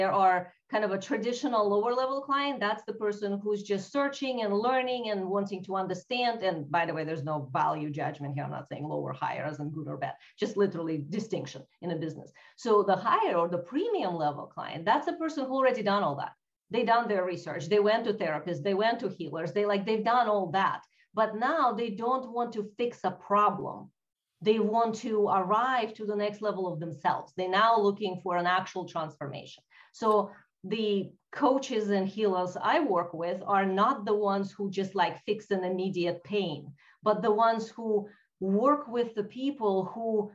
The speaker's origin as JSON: {"language": "English", "country": "Russia", "second_language": "English", "said": "No, I'm originally from Russia"}